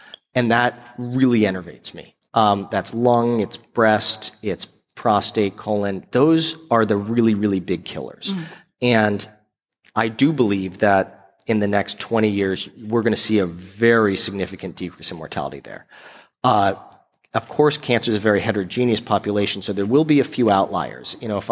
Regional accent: Palo Alto, California, United States; born there; now in San Francisco, United States; Well, I am likely the most biased person you're ever going to talk to, because I was born in Palo Alto, I went to Stanford, and I very proudly have lived in San Francisco for the last 9 years.

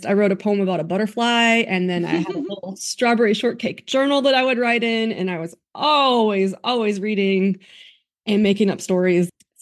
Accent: Ohio, United States; I grew up in Ohio, and we would just go camp on the Outer Banks in Frisco at the National Seashore Campground every summer

